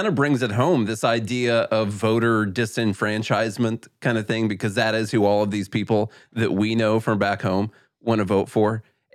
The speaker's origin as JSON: {"language": "English", "region": "Illinois", "country": "United States", "said": "When I say I'm from Illinois, people are like, oh, yeah, I love Chicago."}